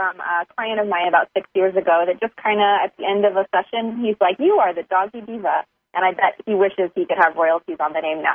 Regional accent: Texas, United States; And as a little girl, I'm an only child. I grew up in Texas.

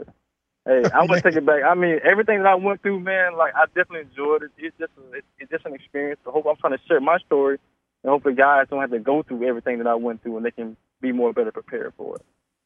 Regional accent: Miami, Florida, United States; went from Miami, and I came from Miami to go to Oakland, it was a little different

